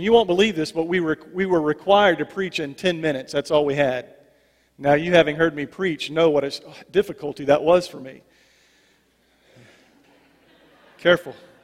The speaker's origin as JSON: {"language": "English", "town": "Manning", "region": "South Carolina", "country": "United States", "tie": "born or raised there", "said": "I grew up in the lower part of the state, and in Clarendon County. My hometown is Manning, and down there it's flat land, it's sandy land"}